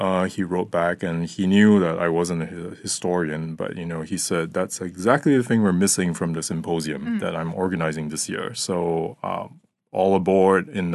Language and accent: English; Singapore; I grew up in Singapore, which is a British colony.